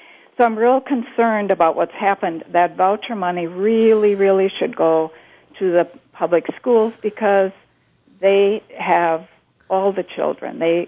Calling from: Marshfield, United States; and I'm calling from Marshfield.

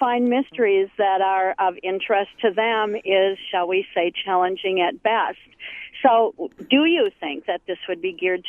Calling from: Eau Claire, Wisconsin, United States; I'm calling from Eau Claire, but that is of no consequence, truly.

